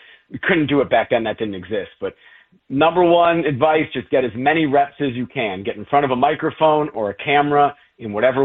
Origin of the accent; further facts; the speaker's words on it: Chicago, Illinois, United States; now in Butte, United States; Again, Butte, Montana, I knew nothing about it. I'm from Chicago.